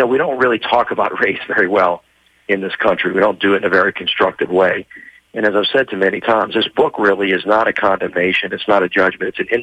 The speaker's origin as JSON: {"language": "English", "region": "Southern US", "country": "United States", "said": "And as a Southerner, I get my back up a little bit when people from the North say it only happened down here."}